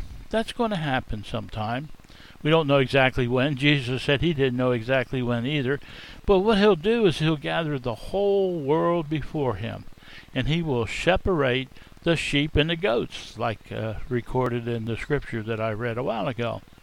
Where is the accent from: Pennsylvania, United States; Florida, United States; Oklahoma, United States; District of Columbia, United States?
Pennsylvania, United States; Harrisburg; I was raised in Pennsylvania, up and around in where the Gettysburg area. I was raised in the capital city of Harrisburg